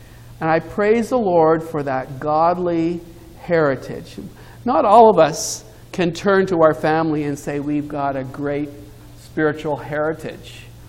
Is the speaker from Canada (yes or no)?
no; Jamaica; And I was one when they went to Jamaica, so I went along for the ride. I grew up in Jamaica, and my parents started a church in Montego Bay